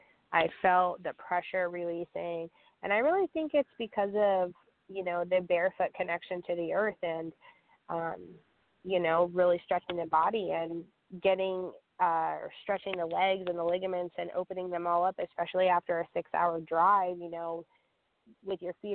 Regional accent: New Jersey, United States; I haven't been home to my home state of New Jersey since Christmas.

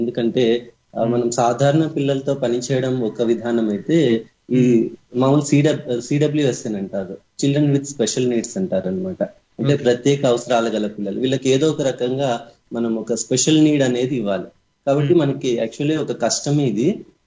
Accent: Dharmavaram, Andhra Pradesh, India; నాది మొత్తం అంతా నేటివ్ అంతా కూడా ధర్మవరం అండి. పుట్టింది, పెరిగింది, చదివింది అంతా కూడా ధర్మవరంలోనే జరిగింది.

